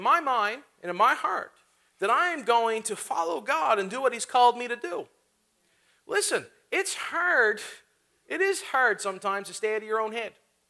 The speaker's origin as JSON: {"language": "English", "country": "Canada", "said": "I am a Canadian boy."}